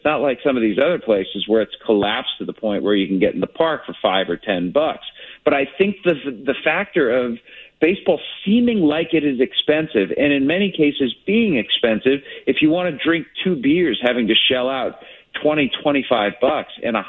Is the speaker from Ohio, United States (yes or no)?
yes; Cleveland, Ohio, United States; now in Kansas City, United States; I grew up in Cleveland, so, you know, smaller market. I live in Kansas City now, smaller market.